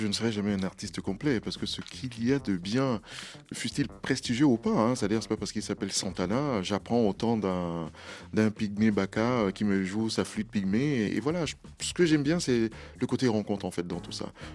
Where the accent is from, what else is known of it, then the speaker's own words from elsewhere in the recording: Cameroon; Le Nigeria est un pays voisin de mon pays d'origine, le Cameroun.